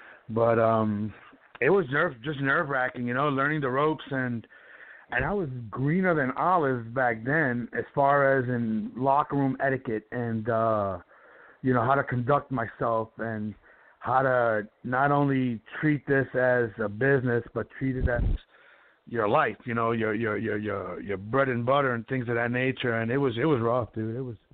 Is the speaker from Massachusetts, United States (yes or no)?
no; New York City, New York, United States; I'm originally from the Bronx, New York, South Bronx.